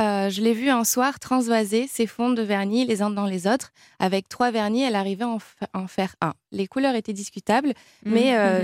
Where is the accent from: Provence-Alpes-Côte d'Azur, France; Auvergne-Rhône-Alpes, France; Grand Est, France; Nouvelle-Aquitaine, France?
Provence-Alpes-Côte d'Azur, France; Aix-en-Provence; Moi, je suis d'Aix-en-Provence